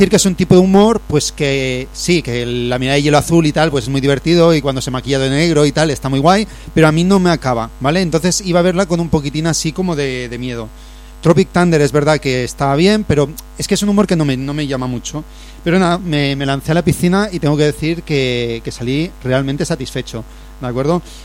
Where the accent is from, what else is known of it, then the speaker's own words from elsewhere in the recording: Spain; siendo español me atraen menos